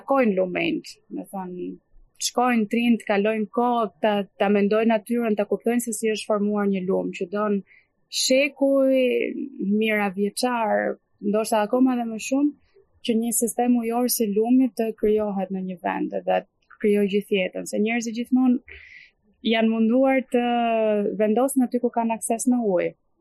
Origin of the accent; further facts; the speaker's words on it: Durrës, Durrës County, Albania; që e vogël më flisnin ngjyshe, do të them, un jam nga Durrësi